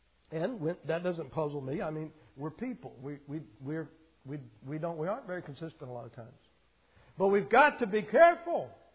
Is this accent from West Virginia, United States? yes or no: no; Florida, United States; And I'm from Florida. I'm a Florida boy. I'm from the South.